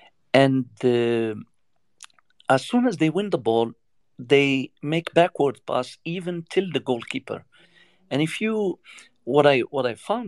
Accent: Morocco; I'm from Morocco.

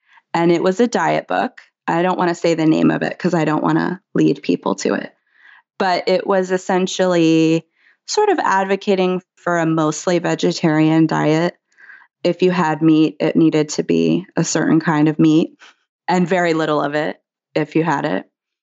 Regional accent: the South, United States; And I grew up in the South too, which was like, there's a ton of fried food in the South, a ton of seafood

